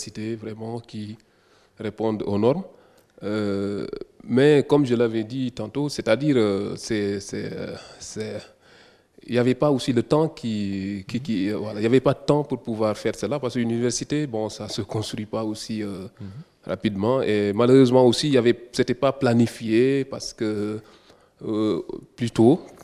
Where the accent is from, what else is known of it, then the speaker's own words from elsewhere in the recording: Senegal; Bon, chez nous, au Sénégal, bien sûr, le nouveau gouvernement a un projet de construction d'universités régionales.